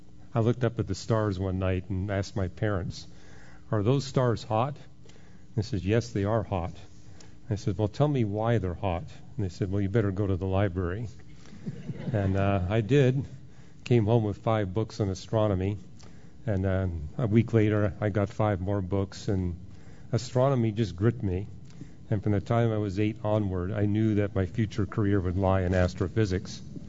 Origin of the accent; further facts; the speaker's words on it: Canada; now in Florida, United States; Born and raised and educated in Canada.